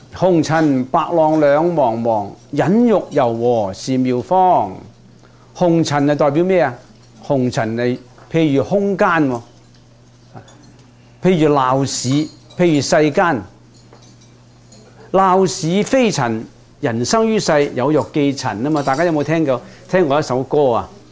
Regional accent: Guangdong, China; 我哋广东人讲咧，搲烂个面

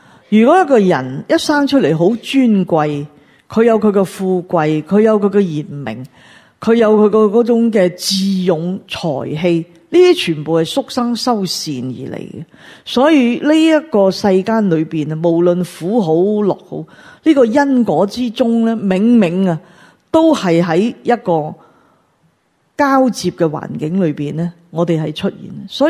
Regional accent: Hong Kong; 可以作为香港人咁样

